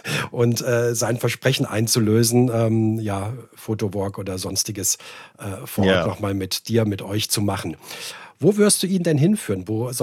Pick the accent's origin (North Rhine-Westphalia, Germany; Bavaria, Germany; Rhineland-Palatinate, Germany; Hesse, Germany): Hesse, Germany; Frankfurt; in Frankfurt sehen, in meiner Heimat sozusagen, wo ich aufgewachsen bin